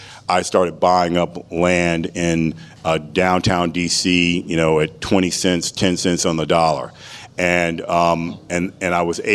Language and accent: English; Washington, District of Columbia, United States; Washington, D.C. is my hometown